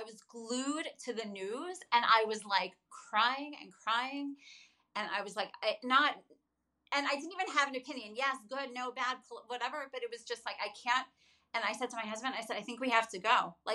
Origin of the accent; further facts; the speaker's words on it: Boston, Massachusetts, United States; moved away as an adult; also born or lived in Washington, D.C. / Silver Spring, Maryland; now in Ramat Beit Shemesh, Israel; I have been living in Israel for this summer will be 18 years. So hi. I'm married. I have 5 kids and I grew up in Boston, lived in Washington, D.C. for a while, that area.